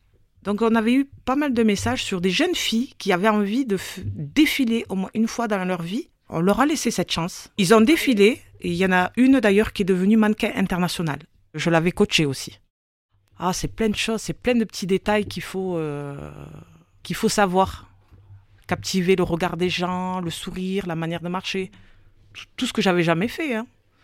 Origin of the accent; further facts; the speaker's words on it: Occitanie, France; On a grandi à Bellefontaine, on a vécu à la Rainerie, donc le Mirail...